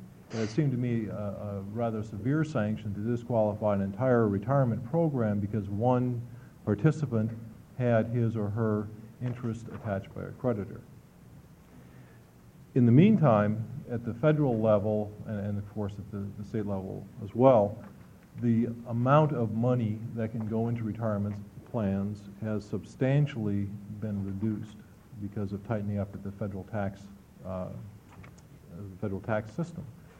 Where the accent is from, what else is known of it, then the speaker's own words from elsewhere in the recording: Eugene, Oregon, United States; I'm from Eugene.